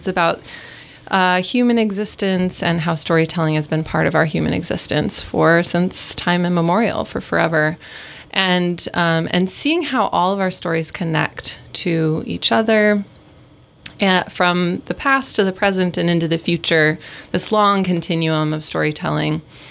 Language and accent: English; Vancouver, Washington, United States; I grew up in Vancouver, right on the Columbia River. So not that Vancouver, but the other one.